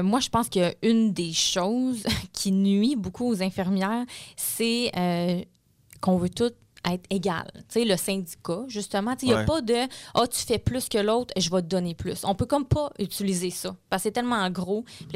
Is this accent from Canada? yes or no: yes; Quebec, Canada; mais je suis québécoise, je parle français, je suis contente d'aider aussi.